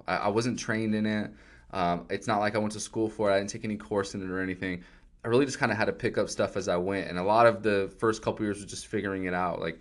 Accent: California, United States; So I'm from California originally, grew up in Southern California, pretty poor background.

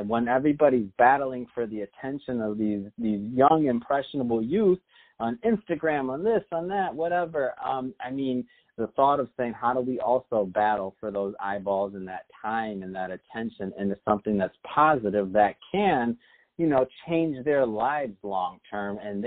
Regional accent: Michigan, United States; now in Los Angeles, United States; I'm from Michigan originally, but now being in LA and living out here, I feel a need and a want to give back to the community that has blessed me so well.

